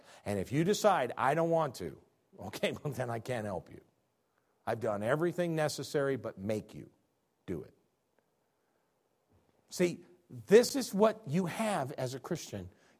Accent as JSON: {"language": "English", "region": "Illinois", "country": "United States", "said": "Now, I'm from Illinois."}